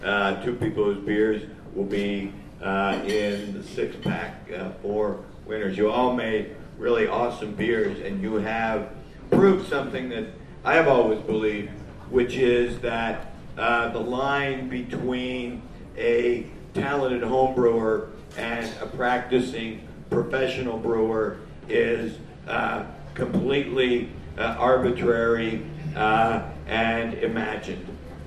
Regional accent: New England, United States; I'm from New England

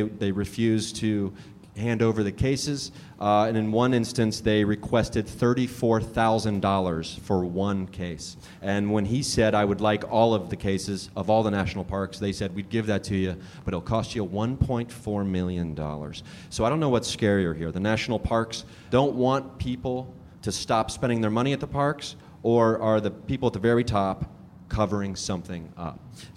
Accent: Ohio, United States; But you could say my home state of Ohio as well, if they vote for Trump.

